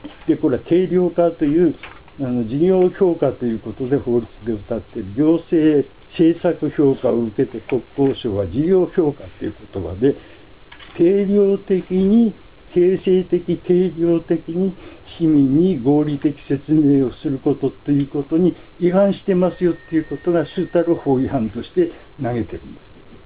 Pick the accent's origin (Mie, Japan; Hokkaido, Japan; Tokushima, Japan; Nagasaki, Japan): Hokkaido, Japan; Sapporo; 私もあの札幌出身で中学高校のみんなこれ同期の仲間で